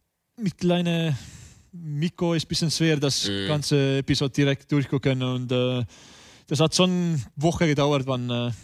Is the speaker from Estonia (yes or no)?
yes; Põlva, Põlva County, Estonia; German is a second language; Und ich komme aus Stadt in Pölva.